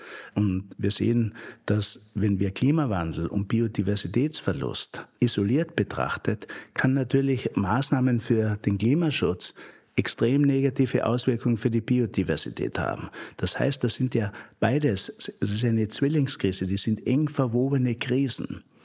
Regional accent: Styria, Austria; born there; in meiner eigenen Heimat, wo ich geboren bin, in der Obersteiermark

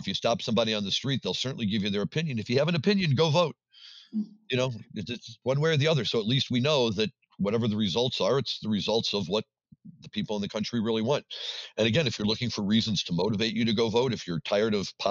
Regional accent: Missouri, United States; The state of my birth, I grew up in Missouri, still remain a diehard St. Louis Cardinal fan

